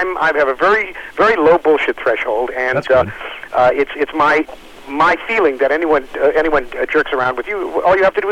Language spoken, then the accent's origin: English; Painesville, Ohio, United States; also born or lived in Cleveland; I was born in Cleveland, Ohio, and moved to a little town called Painesville, Painesville, when I was about, I guess, 3 or 4 years old.